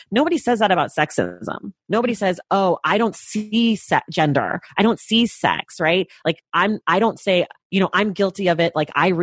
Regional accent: United States; I'm aware that I have a privilege being American and being wealthy and like being able to travel to other countries.

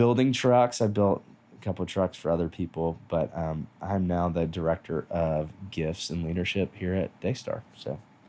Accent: Nashville, Tennessee, United States; I grew up here in Nashville. I have 3 siblings. 2 amazing parents who started Salama Urban Ministries here in Nashville in the Edge Hill neighborhood, which in 1986, when we moved there, the year I was born, it was not the most fun neighborhood.

